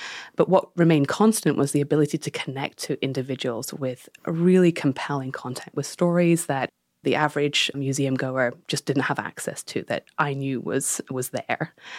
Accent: United Kingdom; So I grew up in the Danish Cultural Institute. My father was running that in the UK, and the mission there was to bring Danish culture to the UK.

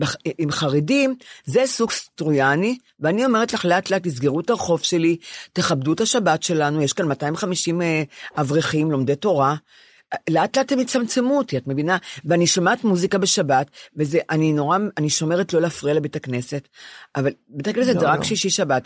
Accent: Ramat Gan, Tel Aviv District, Israel; עכשיו הם גם, הם שלטים לרמת גן, אני רמת גנית.

